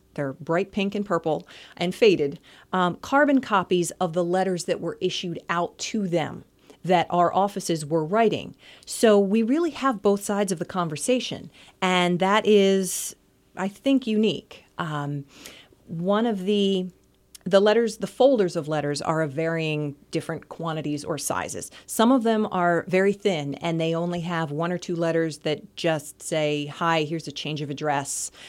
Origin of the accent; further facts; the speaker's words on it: New Jersey, United States; New Jersey. Born and raised, and except for a short stint in college, I still live there.